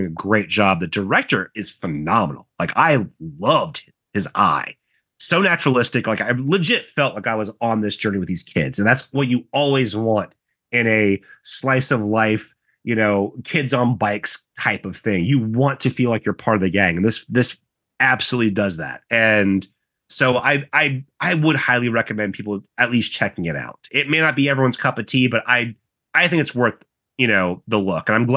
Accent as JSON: {"language": "English", "country": "United States", "said": "Me, as an American born in 1984, who, you know, has never taken a Japanese history course"}